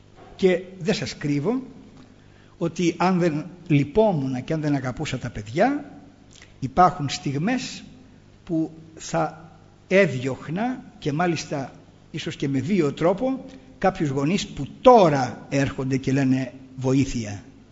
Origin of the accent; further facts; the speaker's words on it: Chalcis, Central Greece, Greece; στην πόλη μου, στη Χαλκίδα